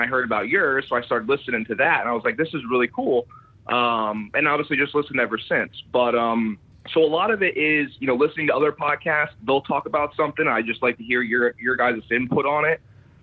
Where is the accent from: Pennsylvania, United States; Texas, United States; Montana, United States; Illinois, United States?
Pennsylvania, United States; East Stroudsburg; East Stroudsburg. I'm from the Poconos originally.